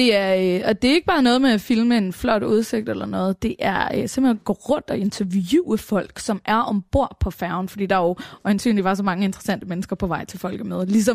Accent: Capital Region of Denmark, Denmark; jeg er oprindeligt fra Bornholm

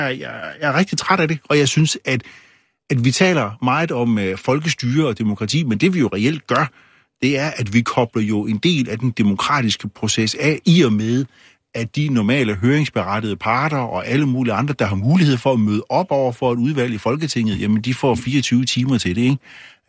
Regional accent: Randers, Central Denmark Region, Denmark; Han kommer tilfældigvis også lige fra Randers, hvor jeg er fra.

